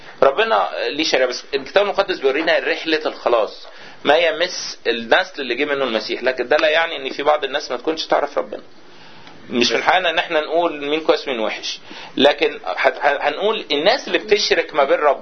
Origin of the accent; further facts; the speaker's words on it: Egypt; حتى في القرى عندنا في مصر